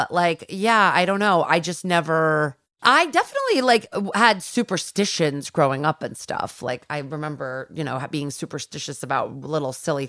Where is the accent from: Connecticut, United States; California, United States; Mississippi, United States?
Connecticut, United States; I'm from Connecticut. We have no culture. I'm Jewish.